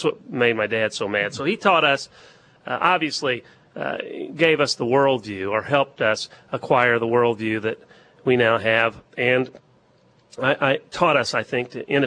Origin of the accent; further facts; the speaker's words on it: Cape Girardeau, Missouri, United States; And we went to school here, grade school here, junior high and high school here.